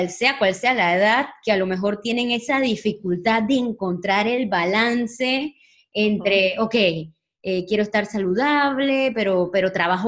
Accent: Panama; now in Spain; yo soy de Panamá y ahorita mismo estoy en España.

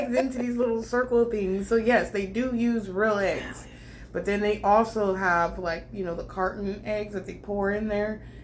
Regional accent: Los Angeles, California, United States; That's my hometown. You know, watching a lot of that go up in flames, it's not been easy. So, you know, we're just going to send our prayers out to Los Angeles.

